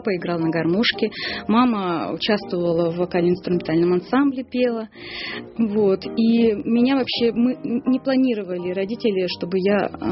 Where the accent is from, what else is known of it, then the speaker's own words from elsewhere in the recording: Kamensk-Uralsky, Sverdlovsk Oblast, Russia; Это мой родной город, где она достала проигрыватель